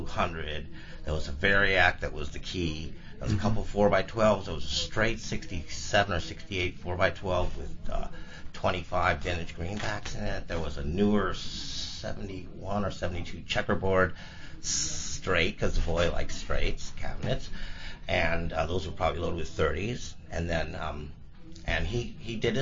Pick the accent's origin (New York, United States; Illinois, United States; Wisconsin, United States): Wisconsin, United States; Milwaukee; also born or lived in Encino, California; I grew up in Milwaukee. I was born in Encino, California, so I'm a Cali boy.